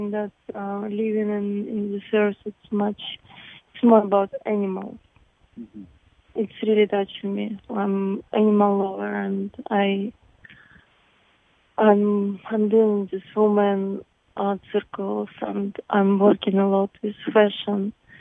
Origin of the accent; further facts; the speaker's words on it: Donetsk, Donetsk Oblast, Ukraine; English is a second language; I'm from Donetsk, yes. It's the west part. I'm from east part.